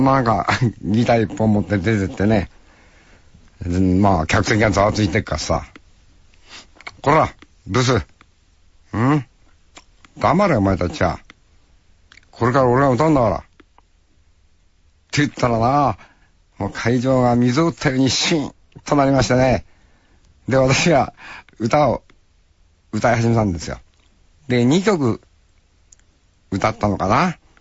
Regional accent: Hokkaido, Japan; 特にまあ北海道で生まれ育った俺にとっては、ああいい曲だな。

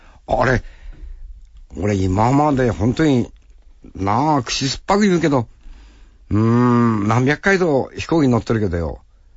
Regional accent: Hokkaido, Japan; 俺はお前ね、北海道生まれの北海道育ちなのにね、もう寒がりだからな

